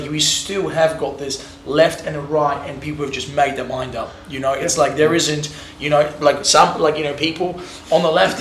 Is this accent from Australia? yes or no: yes; Australia; we're all Australian